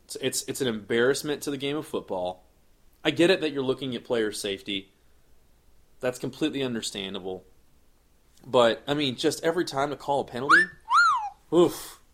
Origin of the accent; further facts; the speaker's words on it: Garland, Texas, United States; also born or lived in Texarkana; As you may know, I am from Dallas, Texas, born in Texarkana, shifted to the mean streets of Garland when I was a young boy.